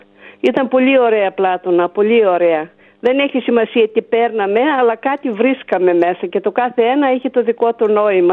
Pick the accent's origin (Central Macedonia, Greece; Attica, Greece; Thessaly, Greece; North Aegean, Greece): Thessaly, Greece; Damasi; Είμαι από το Δαμάση Τυρνάβου Λάρισα.